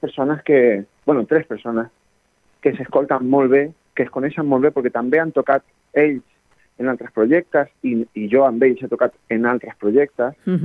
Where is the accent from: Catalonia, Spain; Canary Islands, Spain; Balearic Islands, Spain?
Canary Islands, Spain; jo soc de Canàries i ara tenim una situació geogràfica molt especial